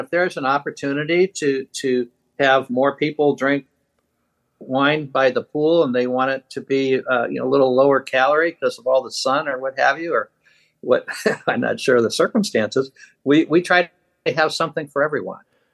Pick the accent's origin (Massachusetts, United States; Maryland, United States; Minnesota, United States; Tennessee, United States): Massachusetts, United States; Boston; also born or lived in Michigan / Pittsburgh; Well, I was born in Michigan and raised in Boston, Massachusetts, and then Pittsburgh, Pennsylvania.